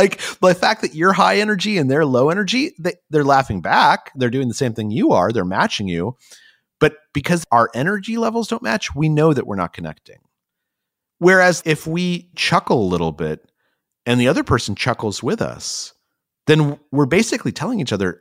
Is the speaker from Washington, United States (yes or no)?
no; Albuquerque, New Mexico, United States; Like, I just told you so much about myself simply by telling you what I liked about growing up in Albuquerque.